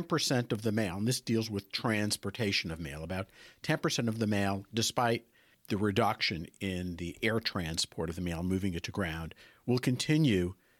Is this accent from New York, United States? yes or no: yes; Flushing, New York, United States; Let's say my hometown in New York, 113, which is Flushing.